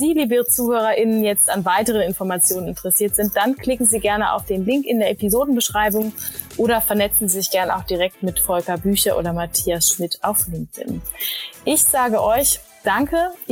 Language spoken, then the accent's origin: German; Berlin, Germany; weil irgendwie Berlin meine Heimat ist